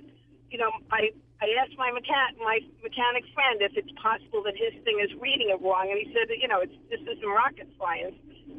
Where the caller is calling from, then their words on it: Boyceville, Wisconsin, United States; Boyceville.